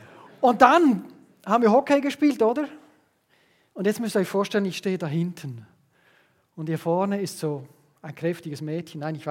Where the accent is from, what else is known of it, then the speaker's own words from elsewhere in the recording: Switzerland; als richtiger Schweizer hast du ein Taschenmesser dabei, oder?